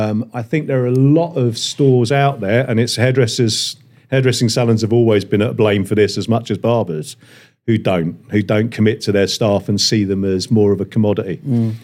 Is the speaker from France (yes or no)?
no; Australia; as an Aussie